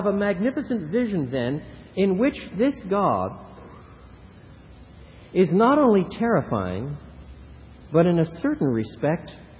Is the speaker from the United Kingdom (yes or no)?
no; Quebec, Canada; now in Chicago, United States; I was brought up in Quebec. I'm a Canadian. Here in Chicago